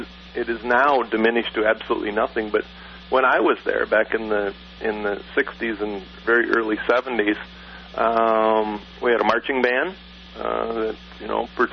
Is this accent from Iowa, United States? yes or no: no; Saginaw, Michigan, United States; born there; now in Lansing, United States; Oh, I presently live in Lansing, Michigan. I was born in Saginaw, Michigan.